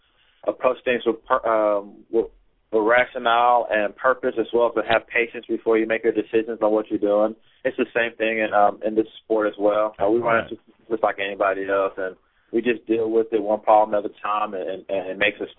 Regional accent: Waco, Texas, United States; Yes, I'm from Waco.

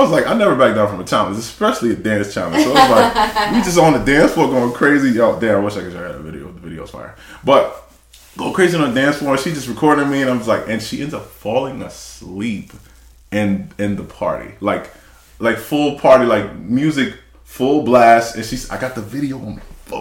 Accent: Michigan, United States; Oh, I'm from Michigan.

